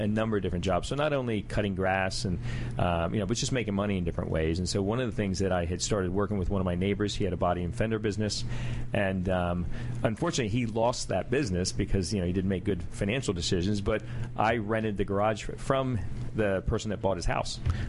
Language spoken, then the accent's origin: English; Baltimore, Maryland, United States; An Army brat from when I was really young, but really ended up in Baltimore.